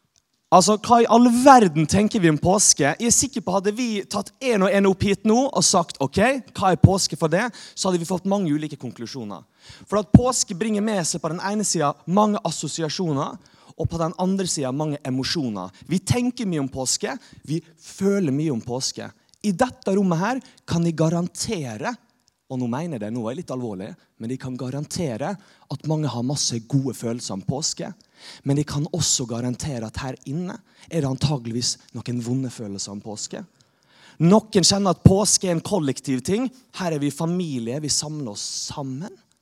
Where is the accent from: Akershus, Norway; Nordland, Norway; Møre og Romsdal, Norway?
Møre og Romsdal, Norway; Molde; men jeg veldig glad i Jesus. Og jeg kommer fra Molde.